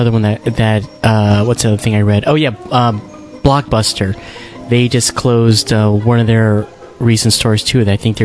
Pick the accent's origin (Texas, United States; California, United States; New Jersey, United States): New Jersey, United States; And if you guys didn't know, we're both from New Jersey, so I don't know if you've heard of some of these stores.